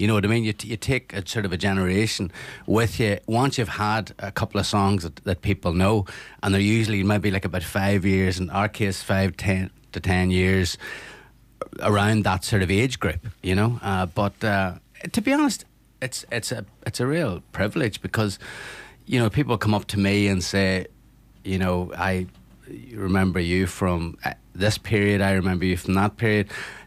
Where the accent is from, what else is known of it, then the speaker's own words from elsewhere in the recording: Northern Ireland, United Kingdom; I love the people from the North. I actually loved growing up in the North, you know, regardless of the troubles. For us, it was a great, great time growing up, you know.